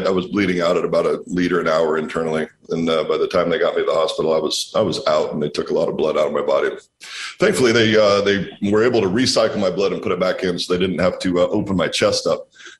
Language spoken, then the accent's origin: English; Walla Walla, Washington, United States; No, we're out here making wine in my hometown in Walla Walla.